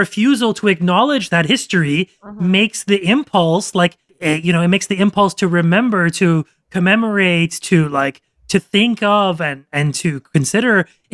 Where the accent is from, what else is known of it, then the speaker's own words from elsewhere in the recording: Iran; Like, I'm Iranian. I was born in Iran. My parents were born in Iran.